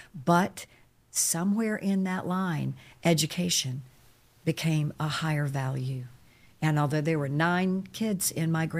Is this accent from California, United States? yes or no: no; Charlotte, North Carolina, United States; I was fortunately born into a stable and loving family. In 1961 in Charlotte, North Carolina